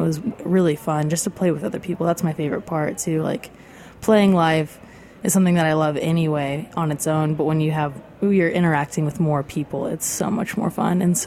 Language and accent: English; Winfield, Kansas, United States; because I grew up in Winfield, actually, which was about 2.5 hours south of there, and which is a tiny town.